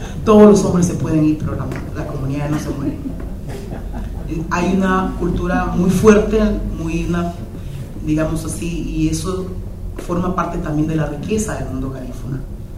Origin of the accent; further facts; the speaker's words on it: Honduras; Soy hondureña, como pude haber sido jamaiquina, como pude haber sido cualquier otro país de cualquier isla del Caribe. Finalmente llegaron nuestros antepasados en 1797 a Honduras